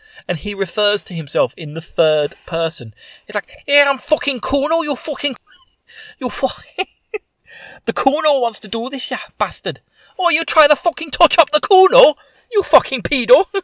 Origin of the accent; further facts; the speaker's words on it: East of England, United Kingdom; accent: Essex; I've got an Essex accent. I'm from Essex.